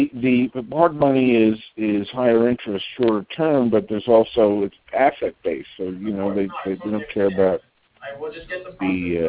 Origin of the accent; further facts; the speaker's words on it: Long Island, New York, United States; now in Charlotte, United States; I'm from New York. Long Island, you know